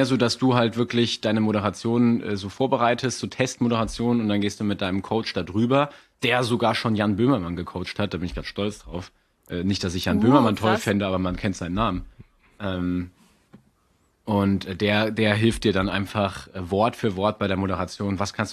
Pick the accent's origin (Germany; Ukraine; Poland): Germany; Saarland; P und B auch, kann man sich drauf, kann man, wenn man sich konzentriert, läuft das, aber wenn man mal so labert, tauschen wir Saarländer ja P und B auch